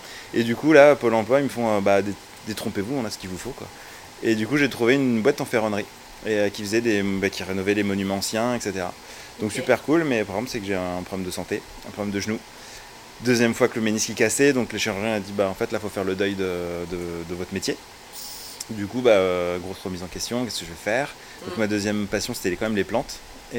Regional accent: Orléans, Centre-Val de Loire, France; je suis d'Orléans, mais personne n'est parfait. Du coup, j'ai migré ici il y a une quinzaine d'années. Je me sentais plus chez moi en fait. J'ai fait Orléans, Blois, et donc Blois pour les études en métallerie et ferronnerie.

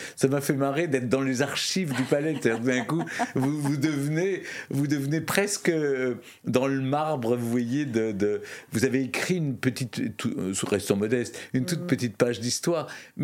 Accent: Lyon, Auvergne-Rhône-Alpes, France; born there; Je suis né à Lyon, j'y suis retourné.

